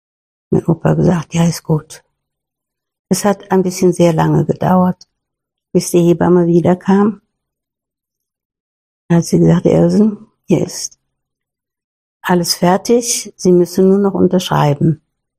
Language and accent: German; Altdorf an der Sieg, Germany; Ich komme aus Altdorf an der Sieg, bin auch da geboren